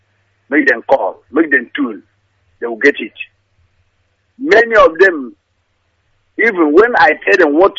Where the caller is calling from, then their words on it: Onitsha, Anambra, Nigeria; the place is Omodenjo. I'm calling you from Onitsha.